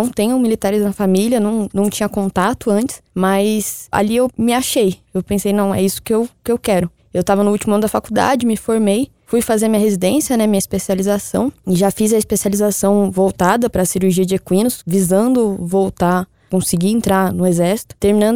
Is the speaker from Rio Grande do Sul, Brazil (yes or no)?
no; São Paulo, Brazil; Eu sou de São Paulo, o pessoal da faculdade falava: ah, vai fazer estágio lá no regimento, lá em Brasília.